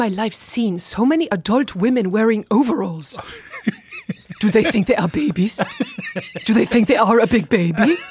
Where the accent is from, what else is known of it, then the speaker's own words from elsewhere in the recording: Veneto, Italy; Oh, by the way, a girl who finds out I'm from Italy goes, oh my God, that's Romeo and Juliet.